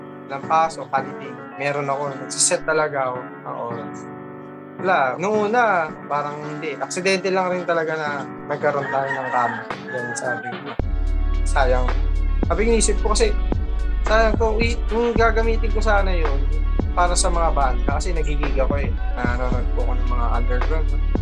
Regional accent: Caloocan, Metro Manila, Philippines; From Caloocan po ako sa Bagong City. Siyempre, may trabaho po. 29 years old na rin.

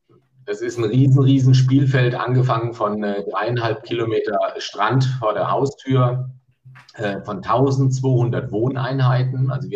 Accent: Karlsruhe, Baden-Württemberg, Germany; der Oberbürgermeister meiner Heimatstadt Karlsruhe

